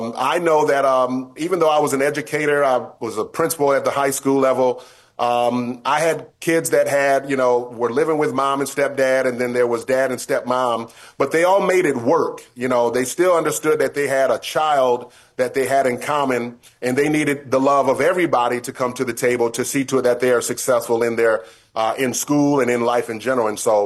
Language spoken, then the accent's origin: English; Battle Creek, Michigan, United States; I'm from Battle Creek, Michigan. My father lived in Detroit, Michigan.